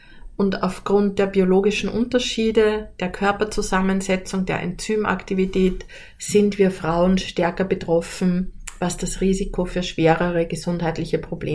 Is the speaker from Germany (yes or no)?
no; Austria; Bei uns in Österreich trinkt man Achtel